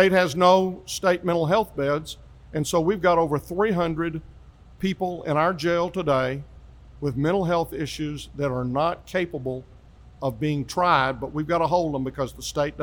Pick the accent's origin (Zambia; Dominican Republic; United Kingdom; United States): United States; Grand Prairie, Texas; now in Hurst, United States; I grew up in Grand Prairie, part of Dallas County.